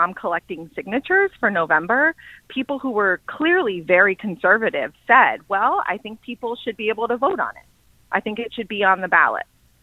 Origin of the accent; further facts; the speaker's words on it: Yellow Springs, Ohio, United States; So I grew up in Greene County in Yellow Springs, Ohio, which is similar to Athens, Ohio, where I went to college.